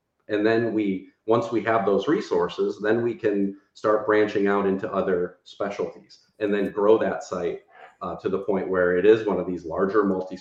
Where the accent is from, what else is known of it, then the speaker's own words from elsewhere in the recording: Detroit, Michigan, United States; And so I looked at my hometown, Detroit, Michigan, and I said, like, there isn't any like vaccine specialized sites here.